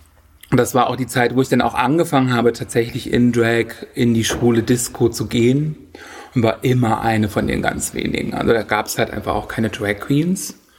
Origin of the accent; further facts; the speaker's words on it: Halle, Saxony-Anhalt, Germany; Ich habe damals in Halle an der Saale gelebt, wo ich herkomme